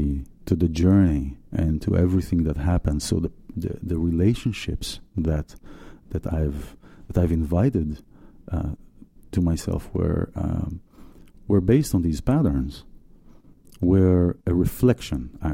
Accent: Israel; And I grew up in Israel. My dad was the chief of police of Tel Aviv, and my mom was at home.

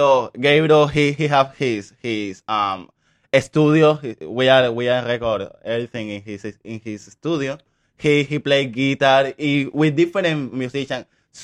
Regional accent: Cuba; English is a second language; moved away; I'm from Cuba. In Cuba, we don't have internet.

